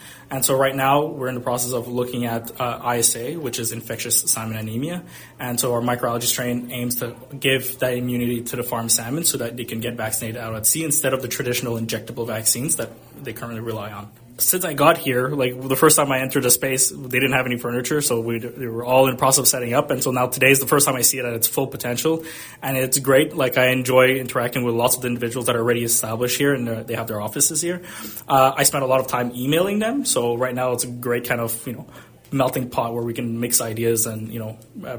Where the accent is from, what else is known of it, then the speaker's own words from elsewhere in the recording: Montreal, Quebec, Canada; I'm originally from Quebec, Montreal. I moved the business, part of the operations here